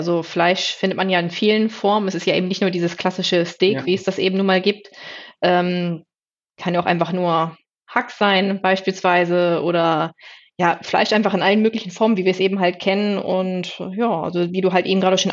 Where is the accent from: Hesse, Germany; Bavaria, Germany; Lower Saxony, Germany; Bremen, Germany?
Lower Saxony, Germany; Langenhagen; Ich komme aus Langenhagen, das ist in der Region Hannover im wunderschönen Niedersachsen.